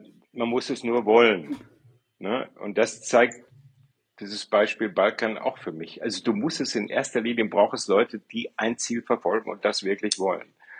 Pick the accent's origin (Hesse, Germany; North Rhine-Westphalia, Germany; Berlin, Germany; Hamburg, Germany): North Rhine-Westphalia, Germany; wo ich herkomme, im Kreis Paderborn.